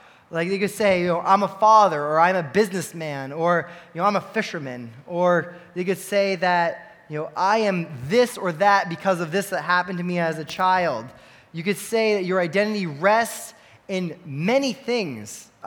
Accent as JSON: {"language": "English", "country": "Canada", "said": "or me, I'm Canadian"}